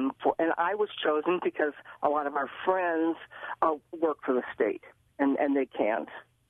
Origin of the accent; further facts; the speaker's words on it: Chicago, Illinois, United States; I'm from Chicago, and I remember coverage.